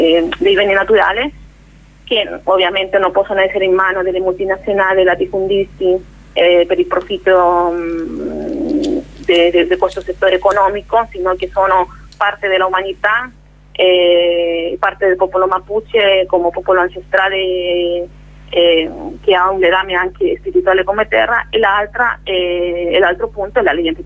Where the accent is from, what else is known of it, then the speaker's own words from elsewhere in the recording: Chile; Italian is a second language; anche per me come cilena, è la prima problematica, questa Costituzione